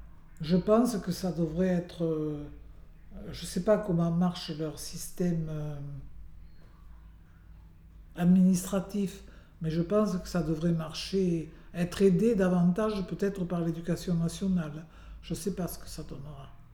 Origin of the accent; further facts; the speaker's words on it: Narbonne, Occitanie, France; quand j'étais jeune à Narbonne, vous alliez au marché. Ouais. Tout le monde parlait occitan.